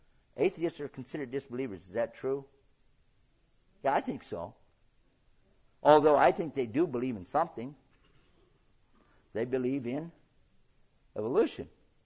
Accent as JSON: {"language": "English", "region": "Texas", "country": "United States", "said": "I'm from Texas. Anyway. Hey, don't mess with Texas."}